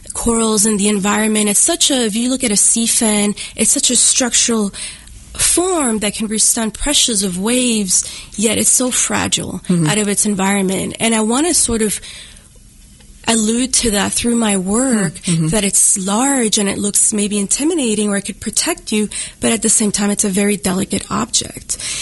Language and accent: English; Puerto Rico; also born or lived in France; I grew up in Puerto Rico, and I was very inspired by nature, ocean, and the environment, and also. As a kid, while I was being raised, I lived in France as well.